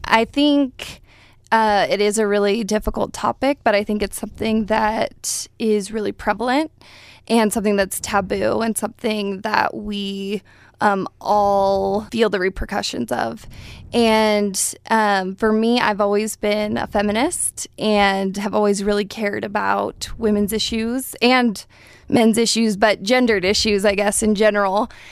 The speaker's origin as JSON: {"language": "English", "region": "California", "country": "United States", "tie": "born or raised there", "said": "Yes. So I'm from Southern California, and I'm currently a second-year MSW student at the U doing my practicum at the Rape Recovery Center."}